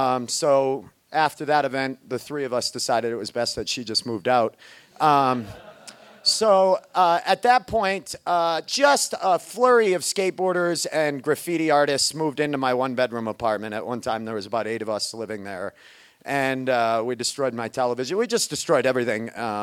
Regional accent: Maine, United States; At the time, I lived in Maine. I'm from Maine, which is just a shithole of epic proportions.

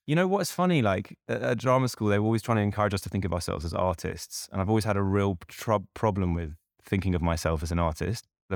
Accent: London, United Kingdom; Because as a Londoner, yeah, you kind of think that maybe London is the center of the world.

